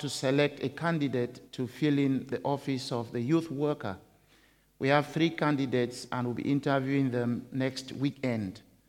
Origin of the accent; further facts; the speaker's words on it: Cameroon; now in Scotland, United Kingdom; In Cameroon, my home country, we do Communion at least 12 times a year.